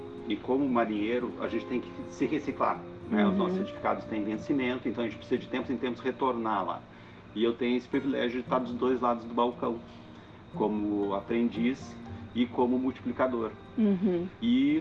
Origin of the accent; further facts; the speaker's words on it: Porto Alegre, Rio Grande do Sul, Brazil; eu sou nascido em Porto Alegre, criado no Partenon, mas como todo jovem eu saí sem nem olhar para trás.